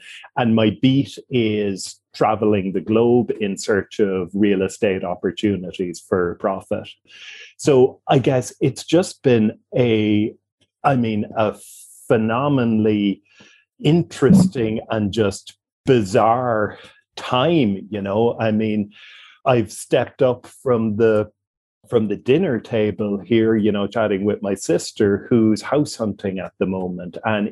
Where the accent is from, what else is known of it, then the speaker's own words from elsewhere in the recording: Cork, Munster, Ireland; I'm back in Cork, my hometown of Cork, for the summer, which I like to spend all my summers here. And my home in Cork is on the other side of town